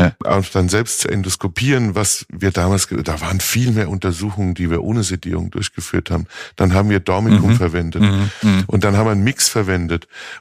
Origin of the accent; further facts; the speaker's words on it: Rhineland-Palatinate, Germany; now in Mainz, Germany; Nee, ich bin nicht in Mainz geboren, bisschen südlicher. Mainz ist ja dann schon mit Rheinhessen. Also ich komme tatsächlich, aus der Pfalz. Eins hat's gemeinsam, wird sehr viel Wein angebaut.